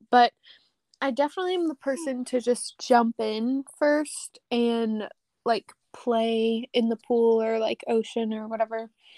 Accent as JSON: {"language": "English", "town": "Columbia", "region": "Missouri", "country": "United States", "said": "I'm from Columbia, Missouri. Graduated from Hickman."}